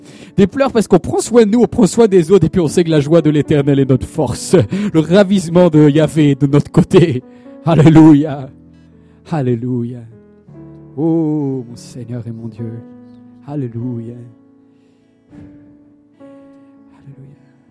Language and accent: French; Brittany, France; Moi, je viens de Bretagne, les amis.